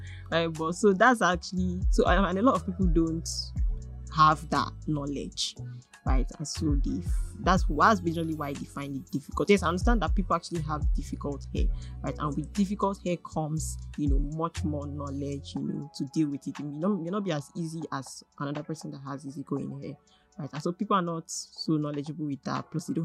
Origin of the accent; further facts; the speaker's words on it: Port Harcourt, Rivers, Nigeria; no, I didn't grow up in Lagos. I grew up in Port Harcourt.